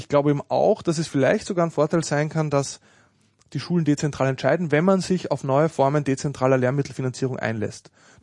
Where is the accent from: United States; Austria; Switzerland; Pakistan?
Austria; Linz, Upper Austria; oder in meiner Heimatstadt in Linz gibt es sowas